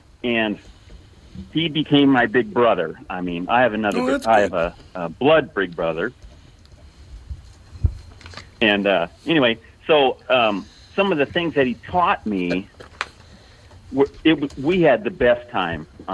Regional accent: Iowa, United States; I grew up in Northwest Iowa, in the middle of nowhere, on a dairy farm.

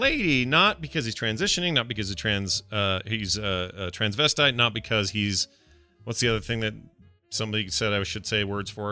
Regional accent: Washington, North East England, United Kingdom; from my hometown of Washington in the north of England

